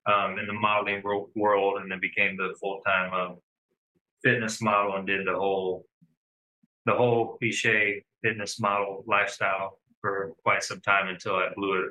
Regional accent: Fort Myers, Florida, United States; Yeah, born and raised in Fort Myers.

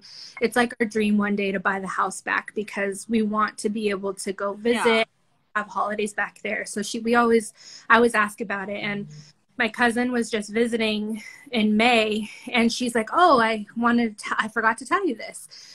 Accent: Bishop, California, United States; Okay, so I grew up in Bishop, California, which if you either know it or you don't, but you drive through it, Mammoth.

